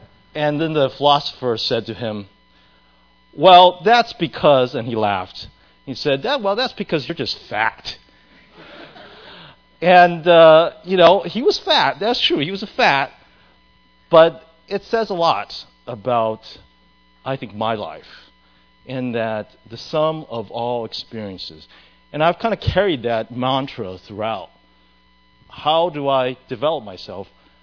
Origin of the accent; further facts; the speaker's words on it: Arizona, United States; In many ways, when I grew up in Arizona. Arizona, you know, is primarily Caucasian. There's a lot of Hispanics there.